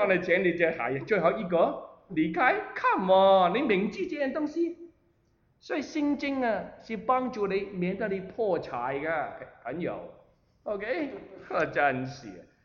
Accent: Hong Kong; moved away; 我从香港来，我来了很久，40多年

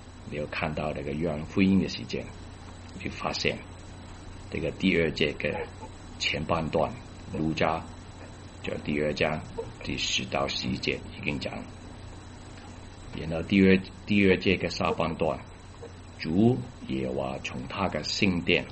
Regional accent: China; 耶路撒冷的居民要听，连我们中国人都要听

